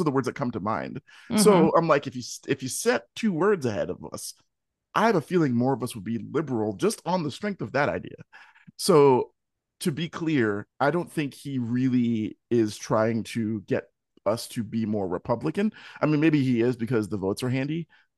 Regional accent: Philadelphia, Pennsylvania, United States; born there; moved away as an adult; I was born in Philadelphia 3 years later. And I did not find out about it until I was 28 years old and had moved away.

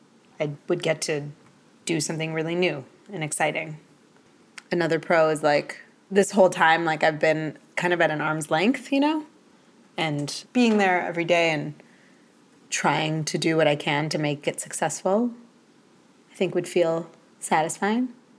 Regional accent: Iran; Like the immigrant in me is just like, what are you thinking? We came from Iran.

